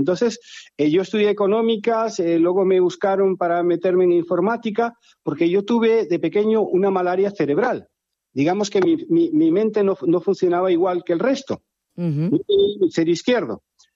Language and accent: Spanish; Panama; now in Spain; yo nací en Panamá, te explico, y el nacer en Panamá te da una ventaja increíble, porque eso es un crisol de culturas. Mi familia era española, yo iba al colegio norteamericano, vivía en Panamá con los panameños y también tenía mucho acceso a los indígenas.